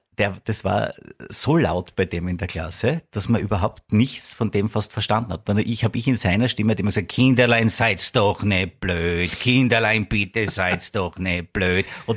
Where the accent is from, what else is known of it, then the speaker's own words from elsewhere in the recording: Graz, Styria, Austria; Weil ich bin ja, also in Wien, ich komme ja aus Graz